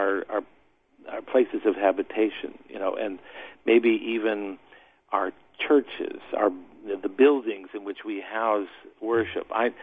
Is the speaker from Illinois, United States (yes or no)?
no; Maryland, United States; also born or lived in New Orleans; I'm from Maryland, and I grew up in Maryland, got all my formal education there.